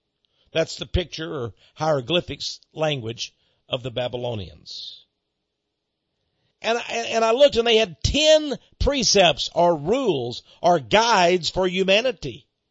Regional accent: Austin, Texas, United States; from Austin, Texas, driving through.

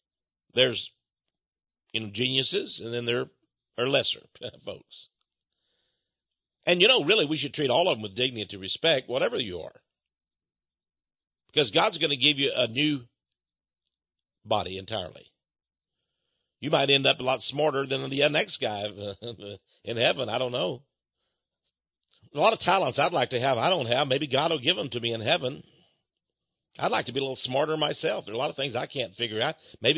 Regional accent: Texas, United States; What a greedy dude that guy was. I'm a Texan, but he was bad, bad.

